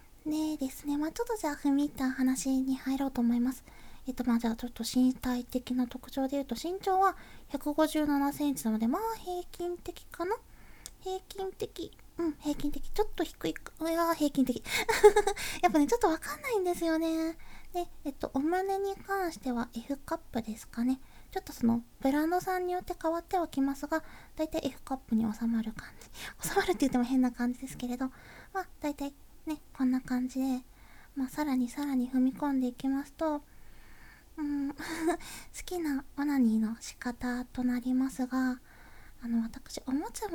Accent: Kansai, Japan; 生まれも育ちも関西ですね。一人暮らしを経験したことがあるんですけど、それでも関西から離れることはなかったので、ずっと関西の方に入り浸っております。

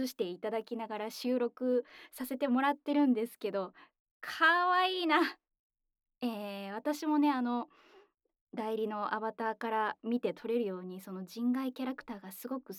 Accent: Kyoto, Japan; 私の出身地である京都府の京都弁の、鬼の末裔ということで

